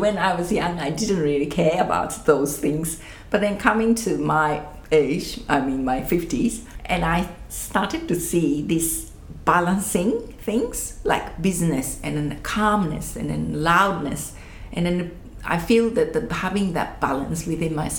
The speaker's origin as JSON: {"language": "English", "country": "Japan", "said": "I remember I lived in the college, the dormitory. And of course, I came from Japan."}